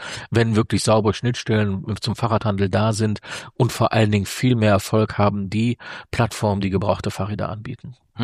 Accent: North Rhine-Westphalia, Germany; ich bin selber Ruhrgebietler, ich komme nicht aus Wuppertal, ich liebe diese Stadt, aber für mich ist das südliches Ruhrgebiet.

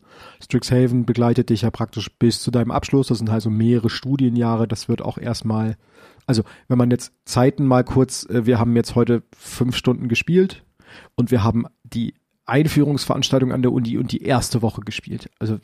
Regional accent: Germany; ich komme aus der Nähe von Hamburg

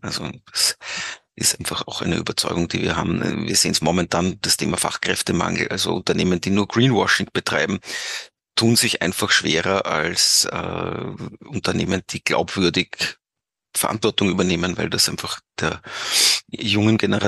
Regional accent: Austria; Ich bin Vater, Ehemann, ich bin Österreicher

